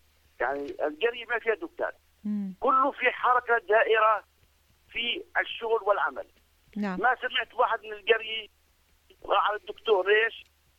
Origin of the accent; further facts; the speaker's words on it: Jordan; أنا ألاحظ عندنا بالأردن الشباب كم متر يطلع بترفيس أو تاكسي أو باص